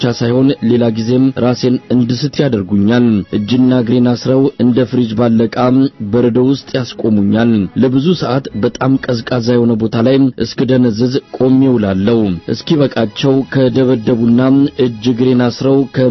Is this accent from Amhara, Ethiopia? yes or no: yes; Amhara, Ethiopia; የሰሜን ጎንደር ተወላጅ ነኝ።